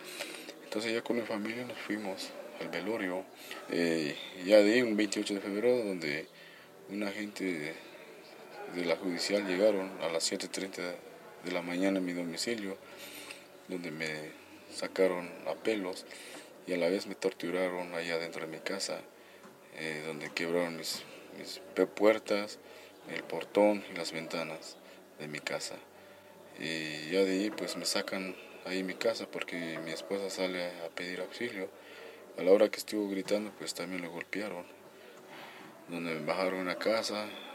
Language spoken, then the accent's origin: Spanish; Pareja Mahamut, Chiapas, Mexico; soy originario de Pareja Mahamut, municipio de San Juan Chamula.